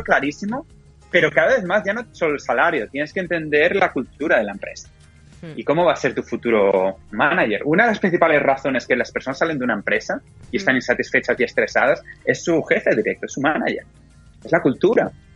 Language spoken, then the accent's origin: Spanish; Madrid, Community of Madrid, Spain; also born or lived in London; Estaba en Dublín, en Irlanda, y vine, y es donde estoy los últimos 4 horas y media, pero bueno, como habréis notado fácilmente, soy español de Madrid, exacto.